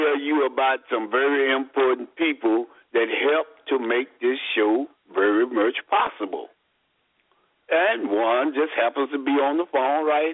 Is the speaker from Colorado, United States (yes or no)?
no; Bonton, Texas, United States; As most of you already know, I am from Bonton.